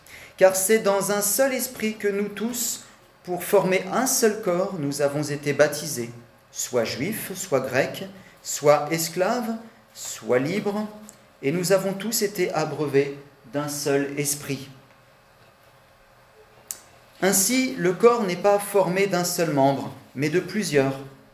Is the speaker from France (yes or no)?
yes; Île-de-France, France; now in Nîmes, France; nous n'avons pas toujours été à Nîmes. Ça fait seulement bientôt 2 ans que nous y sommes. Avant cela, nous étions en région parisienne où nous avons grandi.